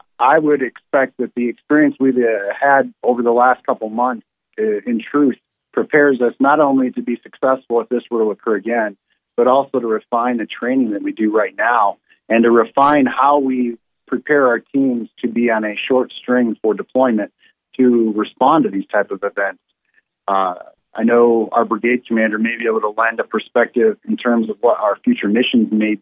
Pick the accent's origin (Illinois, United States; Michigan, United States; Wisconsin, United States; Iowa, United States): Michigan, United States; I was born and raised in Michigan and less than 2 hours north of where we conducted operations, actually.